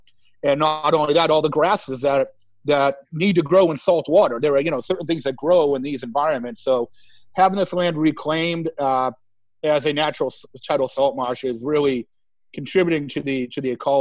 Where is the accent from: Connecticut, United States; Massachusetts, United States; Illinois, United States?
Massachusetts, United States; Adams Shore; I grew up in Adams Shore. I grew up right across from Broad Meadows.